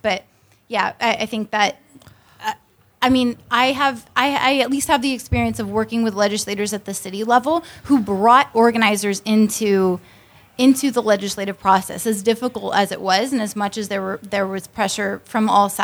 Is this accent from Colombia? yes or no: yes; Colombia; Because I'm from Colombia.